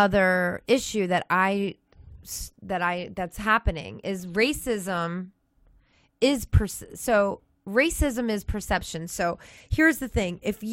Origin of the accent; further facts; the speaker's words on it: Baltimore, Maryland, United States; I grew up in Baltimore, and that's why this is actually kind of strange to me because that Baltimore is very diverse.